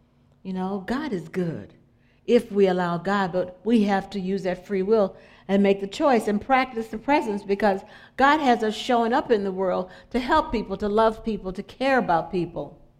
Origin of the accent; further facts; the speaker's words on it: the South, United States; now I'm from the South, we speak.